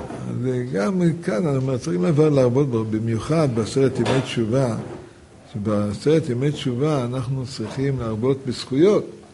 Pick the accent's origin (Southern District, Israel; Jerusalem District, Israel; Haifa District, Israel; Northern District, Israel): Jerusalem District, Israel; Jerusalem; ובאופן טבעי, אני מירושלים, רגיל שכל יום עולים לדוכן, מברכים.